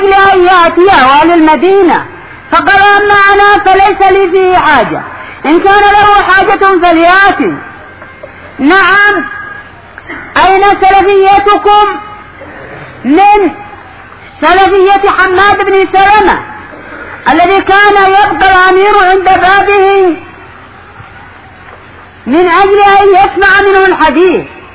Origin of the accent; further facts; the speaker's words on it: Yemen; عندنا في اليمن من كان يبغض الحزبية